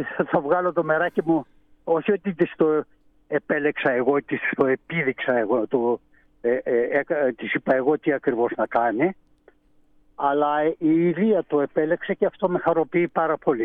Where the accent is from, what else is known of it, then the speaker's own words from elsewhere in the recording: Aiginio, Central Macedonia, Greece; also born or lived in Kolindros; Γεννήθηκα στον Κολυνδρό της Πιερίας. Μεγάλωσα στο Αιγίνιο.